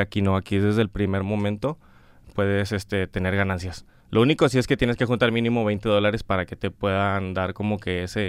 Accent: Escobedo, Nuevo León, Mexico; also born or lived in Monterrey; Crecí casi toda mi vida en Escobedo.

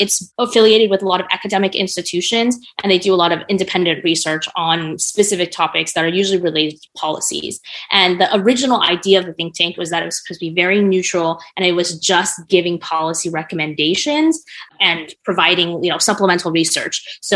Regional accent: United States; I'm Chinese American, I'm first gen, and it was always about stability.

